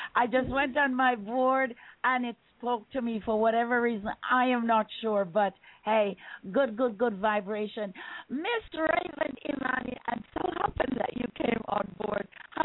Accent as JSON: {"language": "English", "country": "Jamaica", "said": "I have a duty as a Jamaican that I must think not of myself"}